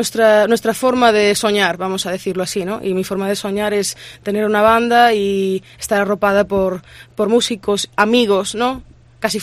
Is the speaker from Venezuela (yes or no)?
no; Cedeira, Galicia, Spain; el próximo concierto que tenemos es el 14 de agosto en Cedeira, en las fiestas patronales. Anda. De mi pueblo.